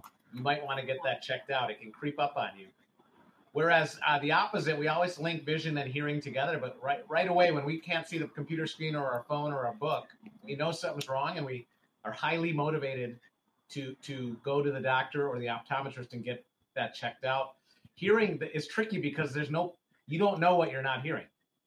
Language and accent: English; Michigan, United States; So born and raised in Michigan, I went to University of Michigan for undergraduate studies as well as medical school.